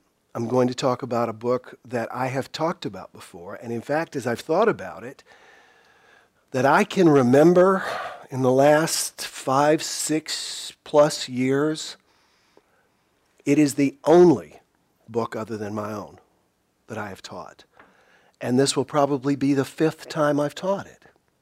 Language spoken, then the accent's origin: English; South Carolina, United States; And I love talking to her because I'm from South Carolina.